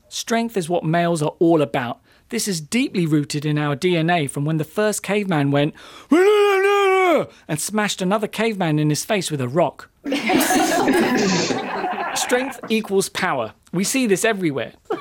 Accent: Kenya; born there; I'm a Kenyan-born, ethnically Indian, British Muslim.

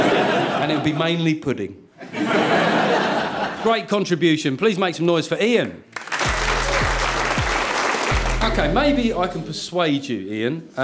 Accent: Sunderland, North East England, United Kingdom; born there; I was born in Sunderland, but I was made by my love of microwaving animals as a kid.

